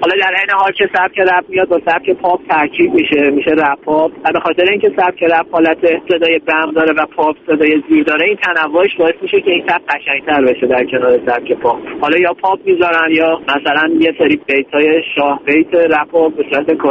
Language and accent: Persian; Isfahan, Iran; من روی شهرم که اصفهان هست خیلی تعصب دارم و شهرمو دوست دارم. همیشه هم افتخار کردم که بچه اصفهان هستم.